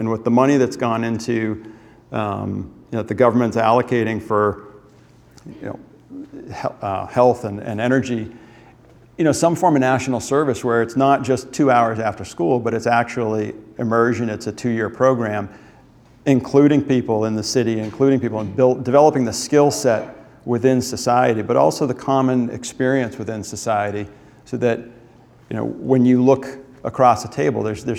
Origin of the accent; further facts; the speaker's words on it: Boston, Massachusetts, United States; I grew up in the Boston area and not a very diverse community here.